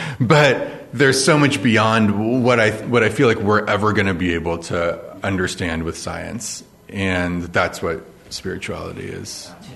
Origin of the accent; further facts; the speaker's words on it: California, United States; I grew up in Silicon Valley.